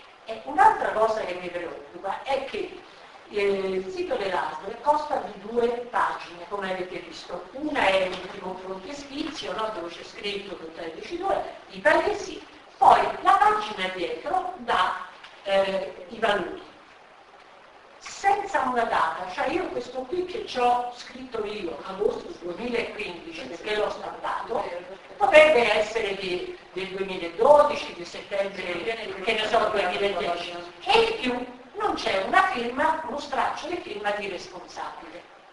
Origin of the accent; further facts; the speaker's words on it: Catania, Sicily, Italy; per scrupolo vado a leggere le analisi del mio paese, Catania.